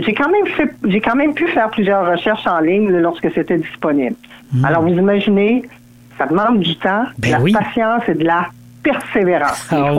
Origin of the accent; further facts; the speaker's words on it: Pointe-aux-Outardes, Quebec, Canada; c'est mon village natal, une partie de ma vie, ma communauté